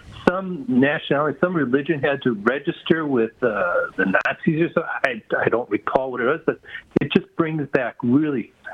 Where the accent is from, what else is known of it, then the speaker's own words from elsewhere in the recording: Wisconsin, United States; accent: Wisconsin; now in Oregon, United States; You notice I still have my Wisconsin accent.